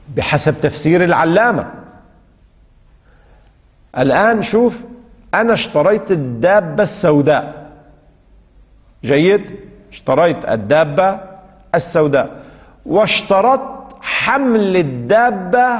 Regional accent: Lebanon; الحديقة الصغيرة التي تسمى عندنا في لبنان

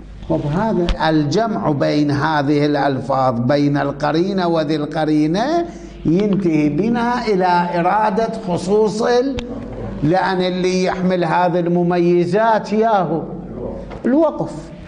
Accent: Iraq; آه احنا كان عندنا بالعراق نقول جنسية عثمانية

